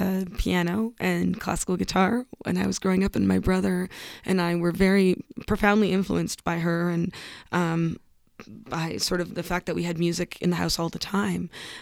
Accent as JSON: {"language": "English", "country": "Canada", "said": "I think most people from Canada, I would say the majority of us, come from elsewhere or have roots elsewhere."}